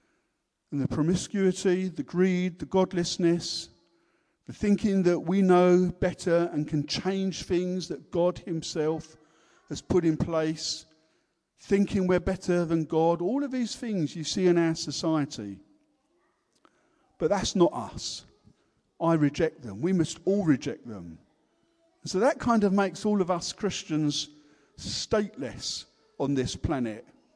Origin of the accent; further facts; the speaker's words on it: United Kingdom; She just wants you to know that I'm a British subject, I'm one of her people